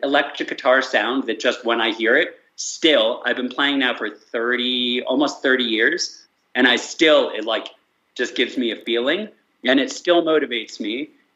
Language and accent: English; East Coast, United States; I grew up on the East Coast in the U.S. outside D.C. went to a small private Jewish school